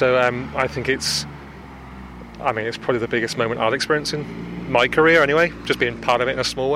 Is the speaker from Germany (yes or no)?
no; England, United Kingdom; as an Englishman, I'm probably not best placed to comment on what's good for the whole of Ireland